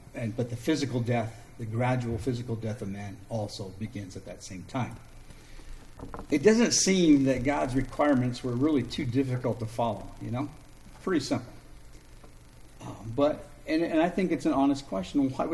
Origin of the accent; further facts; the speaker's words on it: California, United States; I love eucalyptus trees. I grew up with them in California.